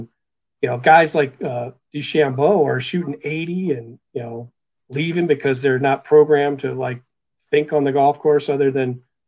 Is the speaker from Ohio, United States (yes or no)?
yes; Cleveland, Ohio, United States; Fran Tarkenton, even though I grew up in Cleveland